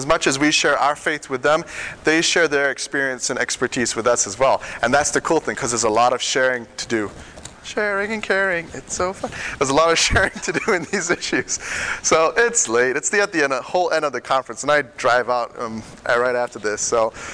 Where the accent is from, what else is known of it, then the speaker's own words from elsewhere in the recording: Florida, United States; I'm partly from Florida. I'm partly from a lot of places, it feels like.